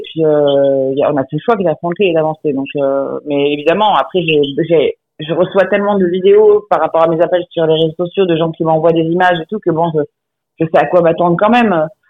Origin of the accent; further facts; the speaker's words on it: Correns, Provence-Alpes-Côte d'Azur, France; je viens de Corrence, mais le Cotignac, Brignoles, Leval, Montfort, Carcès, c'est des villages qui ont bercé mon enfance